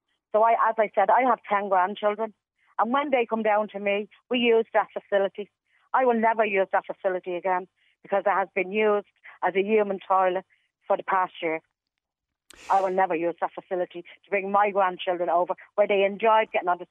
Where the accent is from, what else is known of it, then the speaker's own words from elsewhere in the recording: Dublin, Leinster, Ireland; I'm actually from Dublin 2. I'm not from Dublin 4.